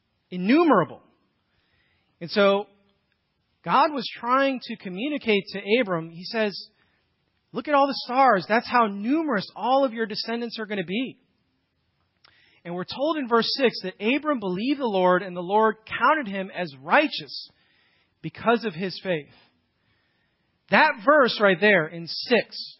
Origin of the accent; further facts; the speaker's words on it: Chicago, Illinois, United States; You know, where I grew up in Chicago, it's like even on a clear night, you'd be able to make out maybe 10 stars.